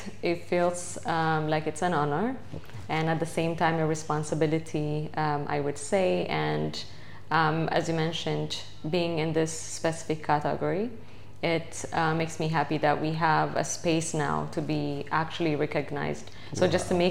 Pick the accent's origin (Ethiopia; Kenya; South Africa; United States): Ethiopia; from Ethiopia.